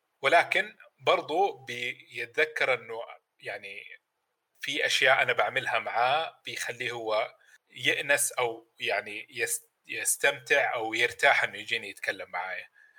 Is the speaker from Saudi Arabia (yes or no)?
yes; Mecca, Makkah Province, Saudi Arabia; أنا ولد مكة. طيب يعني أبويا مكاوي